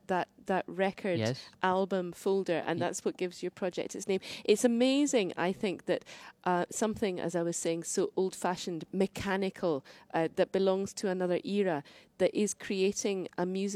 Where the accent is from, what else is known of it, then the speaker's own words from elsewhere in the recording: Scotland, United Kingdom; you think, well, as a Scot, I should know this.